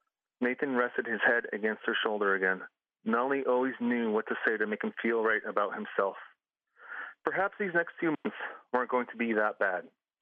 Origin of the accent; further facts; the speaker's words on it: Nazlini, Arizona, United States; part of my experiences growing up in Nazlini